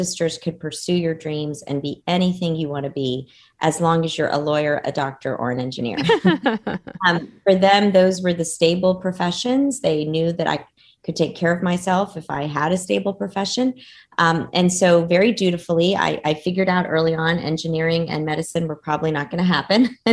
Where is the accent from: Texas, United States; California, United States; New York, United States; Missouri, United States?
Texas, United States; Dallas; also born or lived in Cairo, Egypt; my parents decided to immigrate from Cairo to Dallas, Texas, when I was a very young girl.